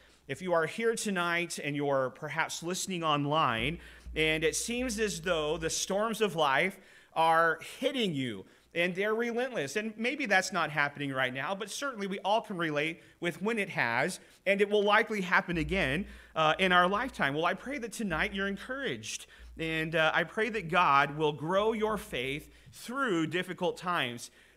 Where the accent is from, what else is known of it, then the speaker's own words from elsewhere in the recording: Oklahoma, United States; I know I'm from the States. I know I'm from Oklahoma, a little bit further south.